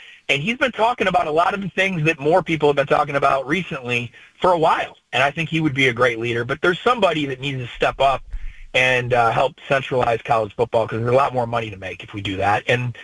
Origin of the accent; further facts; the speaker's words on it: Syracuse, New York, United States; now in Birmingham, United States; But we're both from upstate New York. You know, I'm from Syracuse.